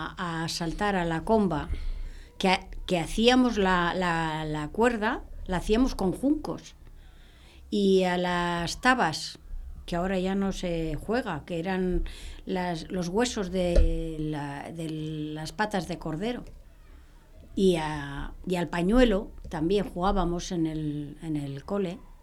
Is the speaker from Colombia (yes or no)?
no; Rocamundo, Cantabria, Spain; born there; nací en la zona sur de Cantabria, un pueblo que se llama Rocamundo, en el Valle de Valderredible. Y nací el 14 de marzo del 50.